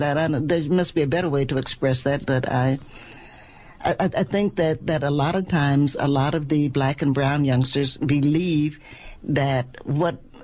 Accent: Knoxville, Tennessee, United States; I am a Knoxvillean. I'm a Tennessean by birth. I grew up in Knoxville, Tennessee.

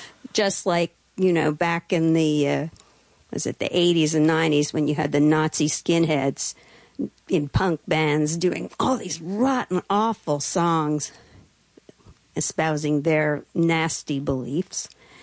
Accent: Canada; growing up in Canada, this is not something we celebrated

